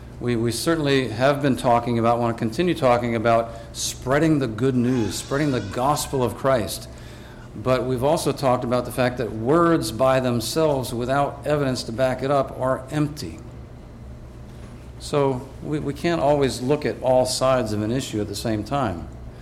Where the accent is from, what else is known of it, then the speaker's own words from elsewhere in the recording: New York, United States; I grew up in New York State, so I grew up with that, and it's just a time of year that we look forward to for several reasons.